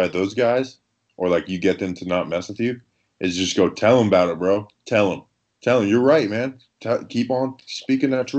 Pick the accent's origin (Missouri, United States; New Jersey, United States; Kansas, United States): New Jersey, United States; born there; even though, you know, I was born in Jersey and have family up in New York.